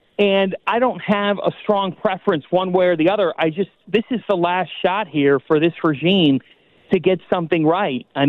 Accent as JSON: {"language": "English", "region": "Ohio", "country": "United States", "tie": "born or raised there", "said": "And honestly, growing up in Northeast Ohio, I spent many a Friday night at Fairview Lanes or Bay Lanes."}